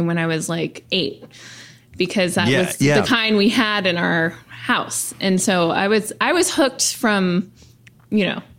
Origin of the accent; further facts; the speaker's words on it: St. Louis, Missouri, United States; growing up in St. Louis, we would go to Baskin Robbins as a treat.